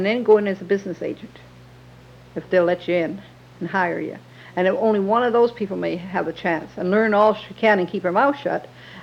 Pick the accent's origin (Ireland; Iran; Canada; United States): Canada; You see, we're Canadian, and we have different feelings, really.